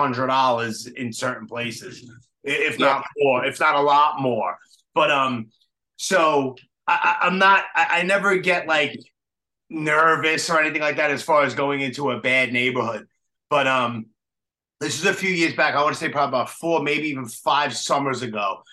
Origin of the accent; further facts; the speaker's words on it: Brooklyn, New York, United States; I'm 46, born and raised in New York City, born and raised in Brooklyn.